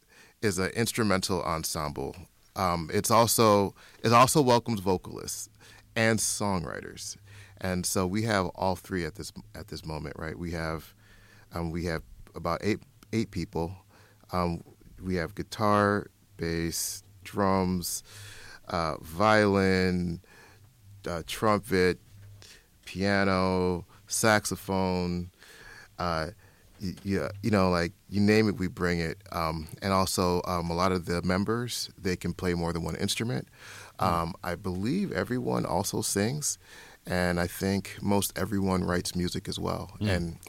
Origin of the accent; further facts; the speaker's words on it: Illinois, United States; also born or lived in Erie, Pennsylvania; But I'm just from over the border. So, I was born in Erie, Pennsylvania, but then, you know, as a child, we moved, you know, to Illinois, and I went to the Gurney schools and Waukegan and Gurney schools